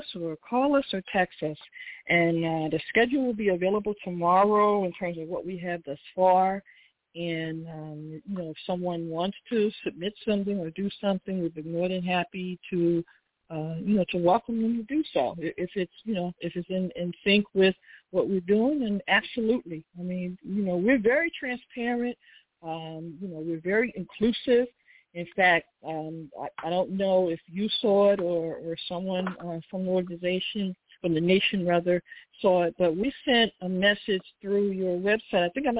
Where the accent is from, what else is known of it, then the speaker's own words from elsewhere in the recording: Philadelphia, Pennsylvania, United States; I'm from Philly, straight up.